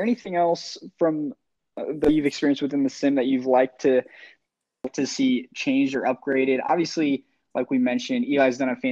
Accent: Midwest, United States; I'm from the Midwest. I live in Kansas City, but I feel like people in my neck of the woods aren't really familiar

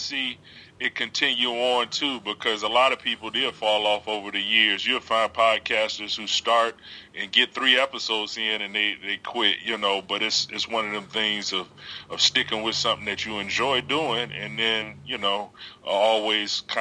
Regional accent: Detroit, Michigan, United States; Yeah, well, I'm originally from Detroit.

